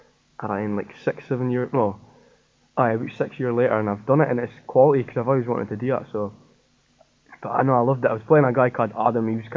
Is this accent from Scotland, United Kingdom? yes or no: yes; Aberdeen, Scotland, United Kingdom; I'm 21. I'm from Torrey up in Aberdeen. Torrey is like a wee coastal fishing town. You've got like the harbour and that area.